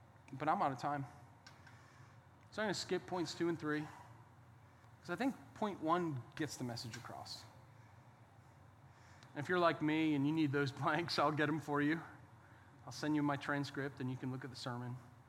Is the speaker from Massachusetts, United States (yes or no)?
yes; Boston, Massachusetts, United States; And I'm from Boston and in that area, about 20 miles outside of Boston. That's where I grew up.